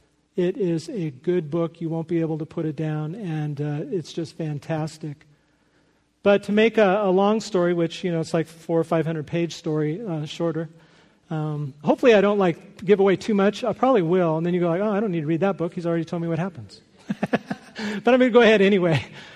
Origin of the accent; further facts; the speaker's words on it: Hawthorne, California, United States; he grew up in the city next to the city I grew up in Hawthorne, California.